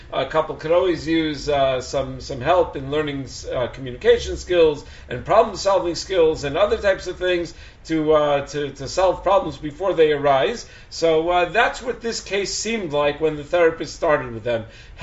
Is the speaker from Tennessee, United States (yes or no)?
no; Chicago, Illinois, United States; now in New Jersey, United States; I'm an only child. I grew up in Chicago, but my family and I live in New Jersey.